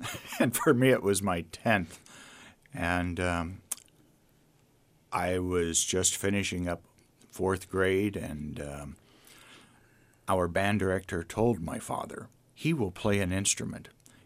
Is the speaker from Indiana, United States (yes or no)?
yes; Indiana, United States; I'm originally from Indiana.